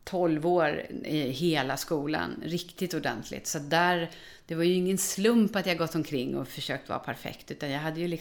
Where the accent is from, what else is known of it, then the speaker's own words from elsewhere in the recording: Hultsfred, Kalmar County, Sweden; Jag är från Hultsfred. Jag har aldrig hållit på med droger.